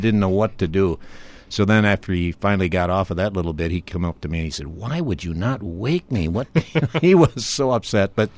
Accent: Sleepy Eye, Minnesota, United States; I grew up in Sleepy Eye watching Dave and Bud and Hal, so it was really a treat to work with these guys.

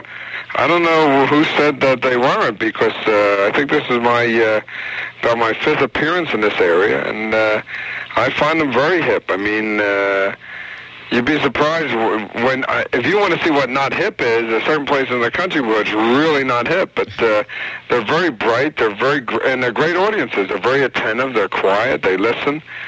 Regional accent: Philadelphia, Pennsylvania, United States; See, now, I could not identify with that at all, because I'm from Philadelphia. The Lords of Flatbush was our kind of style growing up.

